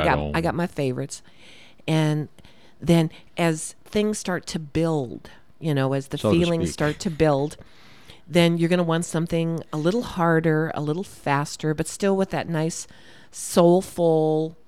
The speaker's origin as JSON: {"language": "English", "town": "San Diego", "region": "California", "country": "United States", "lives_now": "Bismarck, United States", "said": "And I'm from the West Coast, California, San Diego, California. But I've been in Bismarck for over 30 years now."}